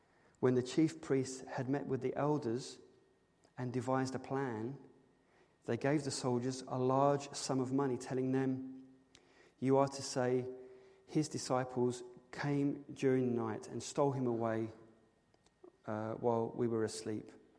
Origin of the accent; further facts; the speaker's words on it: England, United Kingdom; See, you can't ask me that. I'm English. It's too personal.